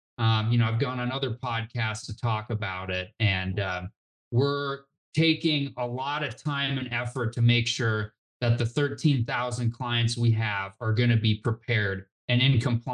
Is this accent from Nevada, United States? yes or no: yes; Reno, Nevada, United States; You know, I'm from Reno, went to college in Utah, actually got a degree in mining engineering, believe it or not.